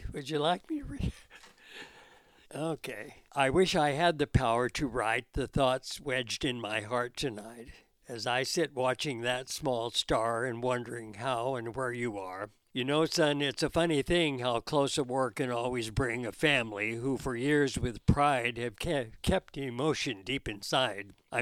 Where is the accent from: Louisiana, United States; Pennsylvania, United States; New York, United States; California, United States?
California, United States; Delray; You know, I came from Delray, California, on a farm, and many of my school buddies and friends were Japanese.